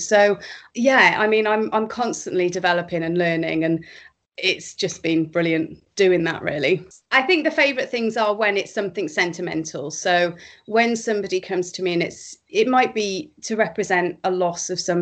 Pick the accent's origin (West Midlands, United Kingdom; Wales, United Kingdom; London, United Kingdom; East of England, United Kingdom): Wales, United Kingdom; Cardiff; now in Northamptonshire, United Kingdom; I'm originally from Cardiff, and I now live in Northamptonshire with my husband.